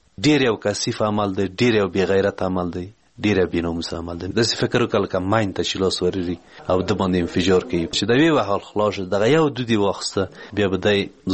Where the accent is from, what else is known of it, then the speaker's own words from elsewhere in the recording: Parwan, Afghanistan; د پروان د ولایت یمه، د غوربند ولسوالۍ.